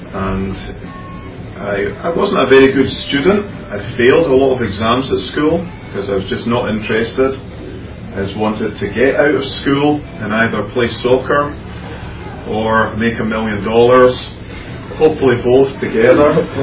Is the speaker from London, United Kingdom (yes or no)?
no; Glasgow, Scotland, United Kingdom; Obviously, I'm from Scotland. I was born and brought up in a large city in Scotland called Glasgow that has a bit of a bad reputation, a bit of a mean city, a lot of gangsters and so on. But I was brought up in one of the nicer parts of it